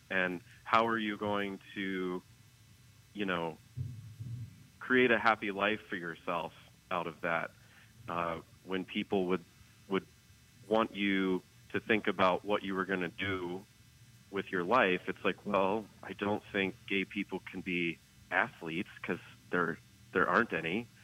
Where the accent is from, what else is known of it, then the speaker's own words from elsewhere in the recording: Pisgah, West Virginia, United States; also born or lived in Morgantown; So I'm a lifelong West Virginian. I was born in Morgantown and grew up just a few miles up the road in the little unincorporated community of Pisgah, spelled P-I-S-G-A-H.